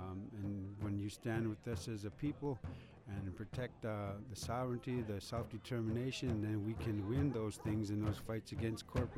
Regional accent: Fond du Lac, Minnesota, United States; also born or lived in Duluth; I'm from Fond du Lac. I'm a band member of Fond du Lac, but I spent a lot of time here in Duluth, probably about 35, almost upwards of 35, closer to 40 years of my life here.

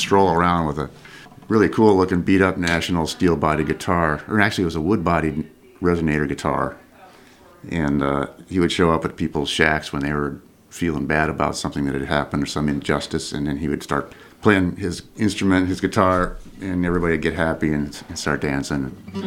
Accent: Iowa, United States; now in Minneapolis, United States; No, I'm from Iowa.

